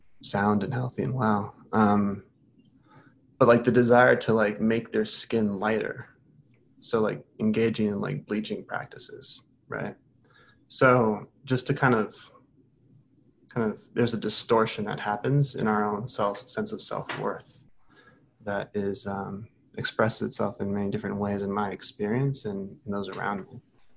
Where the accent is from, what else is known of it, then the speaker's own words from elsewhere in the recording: Brazil; now in United States; I grew up in Brazil, so when I came here to the States, it felt very different to me in how we relate to race.